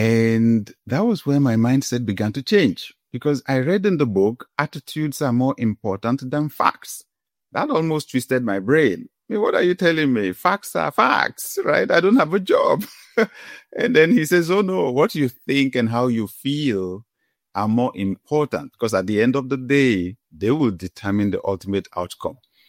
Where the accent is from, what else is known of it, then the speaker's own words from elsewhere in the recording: Nigeria; I grew up in Africa, grew up in Nigeria